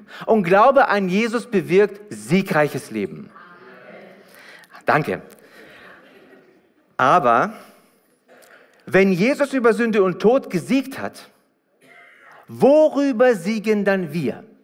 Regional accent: Hanover, Lower Saxony, Germany; Ich komme halt aus Hannover, seht's mir nach.

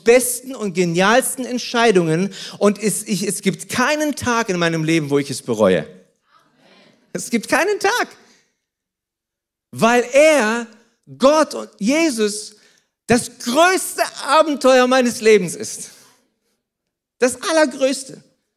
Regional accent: Kazakhstan; Ich komme aus Kasachstan.

